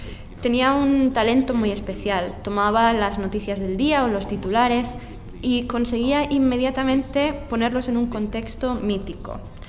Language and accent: Spanish; New Jersey, United States; un escritor de Nueva Jersey, que es de donde soy yo también. Nueva Jersey es como un gran suburbio de Nueva York y, por tanto, todos los que somos de ahí compartimos el mismo tipo de resentimiento